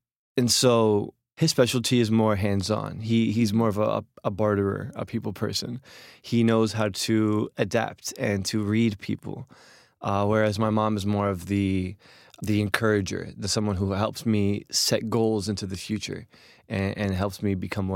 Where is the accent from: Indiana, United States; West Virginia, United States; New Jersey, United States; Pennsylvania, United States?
New Jersey, United States; Jersey City; So the thing about Jersey City specifically is that a lot of Egyptian immigrants end up there because there's a very strong Egyptian, specifically Muslim community.